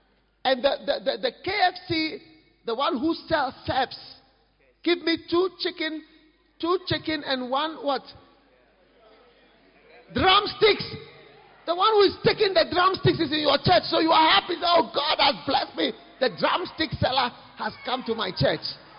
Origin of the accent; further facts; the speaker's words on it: South Africa; because I'm South African, you know. And South Africans, we know how to struggle.